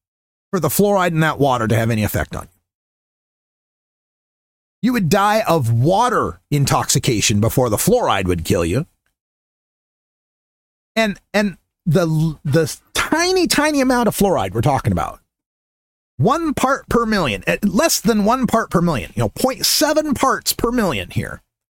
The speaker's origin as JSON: {"language": "English", "town": "Nampa", "region": "Idaho", "country": "United States", "tie": "born or raised there", "said": "they had a gay pride event, the first one ever in my hometown of Nampa, Idaho, in Canyon County"}